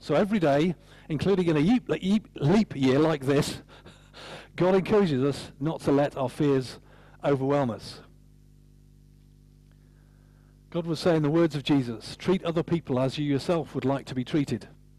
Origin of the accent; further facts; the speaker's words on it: Yorkshire and the Humber, United Kingdom; now in Royal Tunbridge Wells, United Kingdom; I'm a refugee from Yorkshire, for goodness sake. I still remember how I felt like a fish out of water when I moved from up north to Royal Tunbridge Wells, no less.